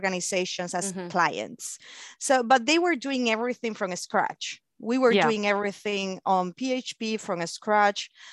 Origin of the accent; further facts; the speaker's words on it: Seville, Andalusia, Spain; I was coming back from England from working there in an internship, in a university internship, and I started working in an agency in my city in Seville.